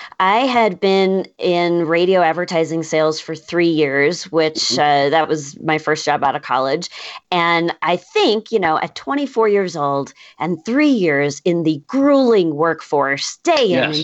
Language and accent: English; White Plains, New York, United States; also born or lived in Chicago; I grew up in White Plains, New York, just outside of Manhattan.